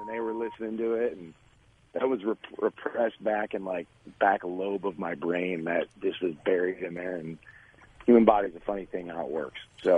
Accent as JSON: {"language": "English", "town": "Buffalo", "region": "New York", "country": "United States", "tie": "born there", "said": "So I was born in Buffalo, New York. They have snow there."}